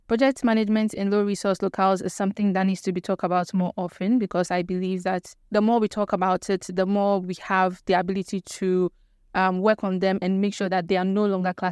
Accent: Accra, Greater Accra, Ghana; also born or lived in Volta Region; I was born here in Accra, and I still live here in Accra, but I am an Ewe, and I'm from Bando in the Volta region.

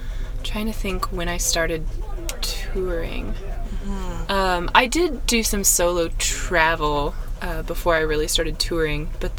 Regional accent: Montana, United States; now in Nashville, United States; So I grew up in Montana, and then I went to school in Missoula, Montana for a few years, and then I transferred to a music school in Boston.

